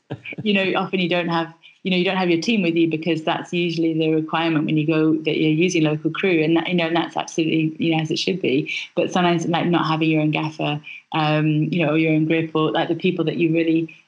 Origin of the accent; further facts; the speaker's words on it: Scotland, United Kingdom; I grew up in Scotland, just near Loch Lomond.